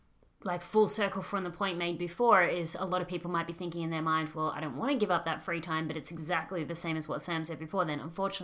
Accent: Australia; accent: Australian; Blame my Australian accent.

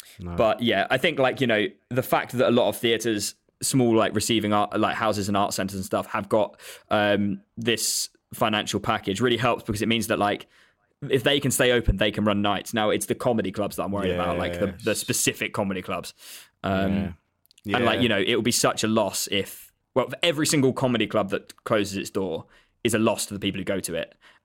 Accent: Egypt; I grew up in Egypt for quite a bit of my childhood.

